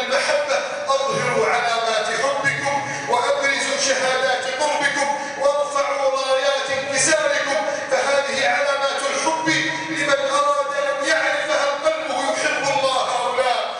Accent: Egypt

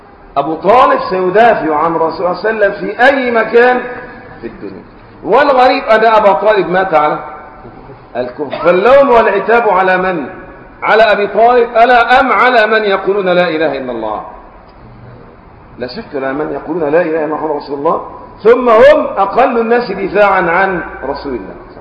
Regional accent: Egypt; طبعا احنا اعزكم الله اليومين دول الحر عندنا في مصر ايه شديد

